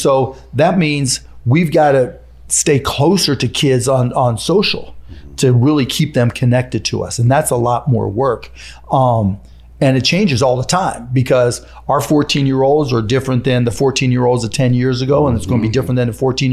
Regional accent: Pittsburgh, Pennsylvania, United States; I grew up in Pittsburgh. It was Steelers, Penguins, Pirates, right? There wasn't an NBA team.

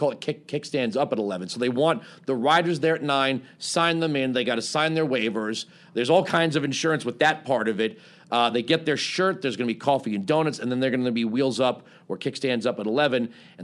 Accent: South Carolina, United States; Like, we're from South Carolina.

